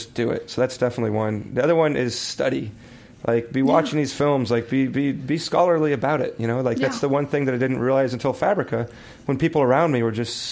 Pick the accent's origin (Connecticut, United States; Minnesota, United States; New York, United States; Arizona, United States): Arizona, United States; Phoenix; I'm from Phoenix.